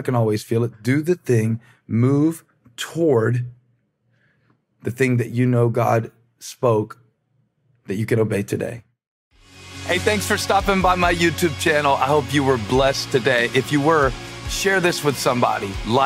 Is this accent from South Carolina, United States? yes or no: yes; Moncks Corner, South Carolina, United States; When I was growing up in Monk's Corner, South Carolina, that 30 miles away, it's almost 20, there was a boy named Brandon